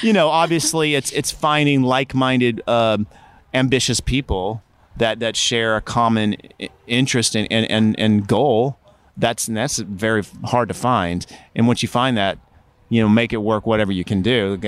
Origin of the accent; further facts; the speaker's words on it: Knoxville, Tennessee, United States; And I'm from Knoxville, Tennessee, so big alternative acts didn't come through very much